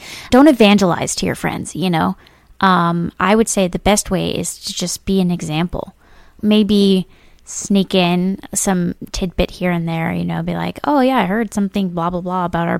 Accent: Midwest, United States; now in Washington, D.C., United States; I moved from Midwest to Washington, D.C., which is a pretty big change going from, you know, small, medium cities to this huge metropolitan area with tons of people.

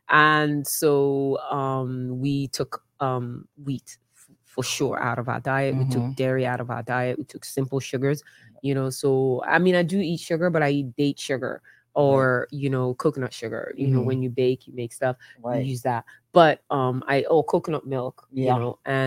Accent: Nigeria; I'm African and I'm also tribally. I'm from the Igbo tribe.

